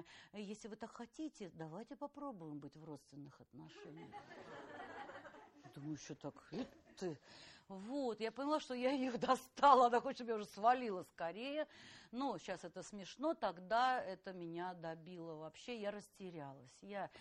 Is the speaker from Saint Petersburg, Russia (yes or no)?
yes; Saint Petersburg, Russia; приехала на Петроградскую сторону. Это моя малая родина, где я провела все свое употребление.